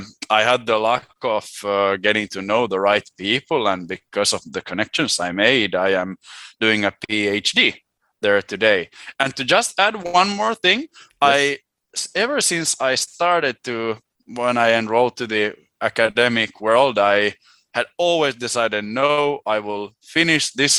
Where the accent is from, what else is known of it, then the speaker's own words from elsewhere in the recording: Helsinki, Uusimaa, Finland; born there; first language Swedish; English is a second language; I am 29 years old. I was born in Helsinki in 93 in a cold January day. And I'm actually born in a bilingual family. Like, okay. I have spoken both Swedish and Finnish in my household.